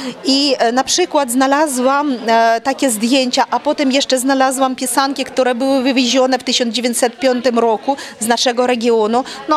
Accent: Dnipro, Dnipropetrovsk Oblast, Ukraine; Polish is a second language; now in Poland; Przyjechałam z Ukrainy, z miasta Dnipro, południowy wschód

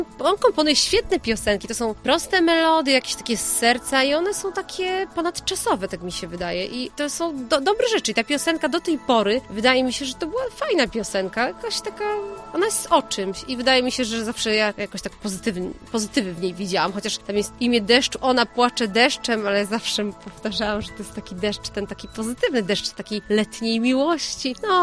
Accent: Opole, Opole Voivodeship, Poland; po pierwsze jestem z Opola tutaj, więc to jakby miasto tym nie ma co mówić, miasto żyje festiwalem

